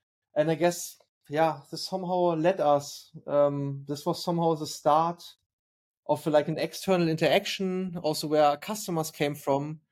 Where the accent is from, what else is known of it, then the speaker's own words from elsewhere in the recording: Germany; I'm from Germany and we are a bit overregulated everywhere.